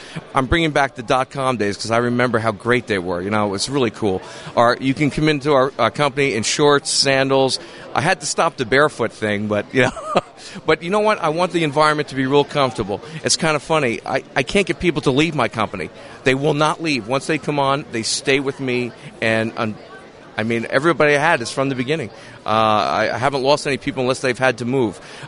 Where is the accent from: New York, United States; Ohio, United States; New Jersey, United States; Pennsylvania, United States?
New Jersey, United States; I'm originally from Jersey, but, you know, these are my roots.